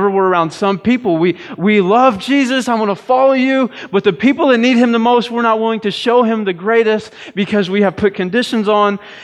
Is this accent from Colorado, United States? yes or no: no; Missouri, United States; now in Potosi, United States; I grew up in West County School District.